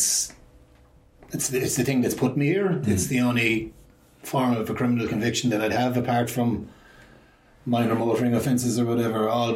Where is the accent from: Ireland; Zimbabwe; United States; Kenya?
Ireland; Limerick, Munster; Yeah, I grew up in Limerick City. I'm 54 now, so I grew up, my childhood was late 70s, early 80s